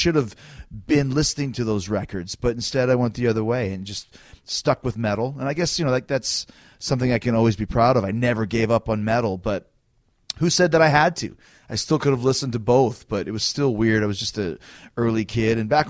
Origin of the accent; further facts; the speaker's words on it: Canada; I'm from Canada, so I say ….